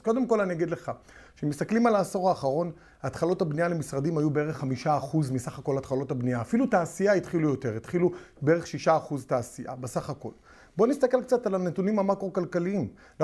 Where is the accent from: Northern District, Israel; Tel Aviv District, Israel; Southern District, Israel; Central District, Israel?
Tel Aviv District, Israel; Holon; אני גדלתי בחולון